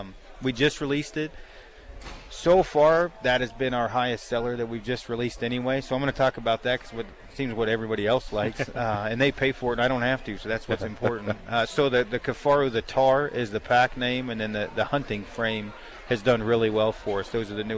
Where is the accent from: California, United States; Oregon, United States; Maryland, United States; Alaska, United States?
Oregon, United States; Well, I'm from Oregon originally. I was on a search and rescue team, trail crew team in high school